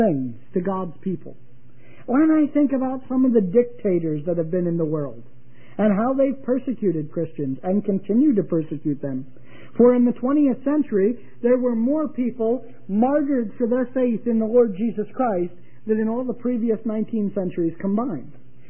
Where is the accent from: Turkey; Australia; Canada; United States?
United States; New England; accent: Yankee; You think my Yankee accent's bad, you should hear some of them, whose first language was German